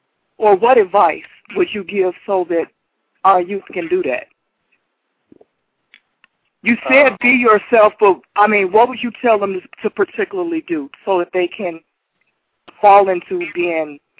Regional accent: Chicago, Illinois, United States; I am from Chicago, and I've been listening into the show.

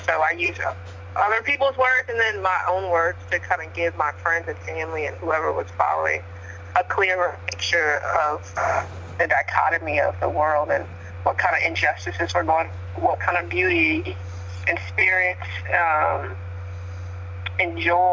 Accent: New York, United States; I grew up fairly poor in New York, where there's very visible dichotomy and systemic both racism

